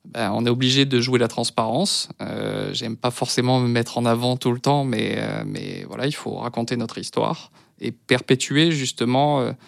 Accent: Aix-en-Provence, Provence-Alpes-Côte d'Azur, France; je ne suis pas originaire de Paris déjà. Je suis un provincial, je viens d'Aix-en-Provence.

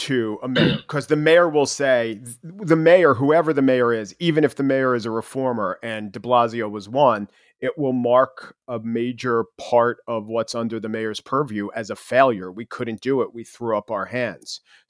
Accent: New York, United States; My question is, as a New Yorker, I see all the horrors chronicled.

